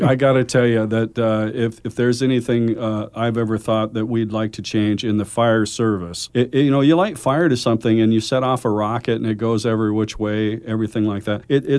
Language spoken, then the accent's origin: English; Milwaukie, Oregon, United States; I'm a local kid. I grew up here in Milwaukee. I went to Rex Putnam High School.